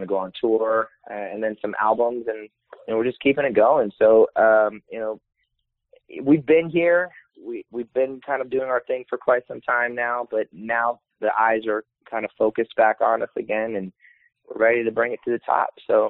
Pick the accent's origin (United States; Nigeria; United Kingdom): United States; Tampa, Florida; And I know I was turning 21 the Super Bowl was at Raymond James Stadium, and that was my hometown.